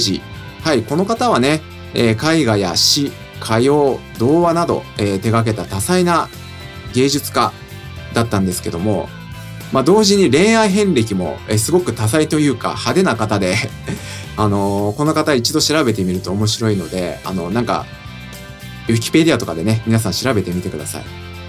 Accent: Saitama, Japan; ここで紹介している与野公園なんですが、実は私の地元にもかかわらず、この時に初めて行くというね

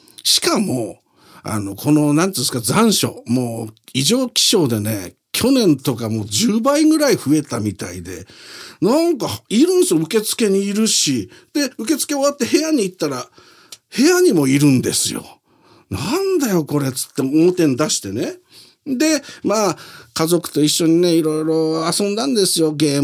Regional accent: Nihonmatsu, Fukushima, Japan; 私のふるさとは、その、福島県ではね、二本松って場所なんですよ。

